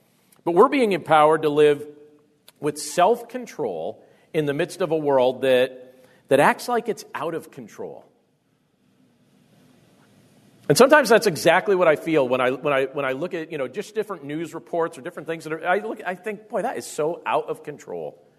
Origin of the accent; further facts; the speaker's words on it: Carbondale, Pennsylvania, United States; I grew up in primarily in Carbondale, Pennsylvania.